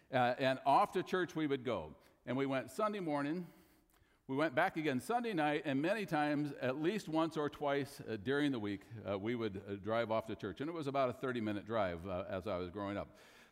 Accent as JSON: {"language": "English", "town": "Portland", "region": "Oregon", "country": "United States", "tie": "born or raised there", "said": "I was born in Portland, Oregon in 1954. Yes, if you're doing math quickly, that's 63 years ago. And we lived in a very small town outside of Portland for a number of years until I went to high school."}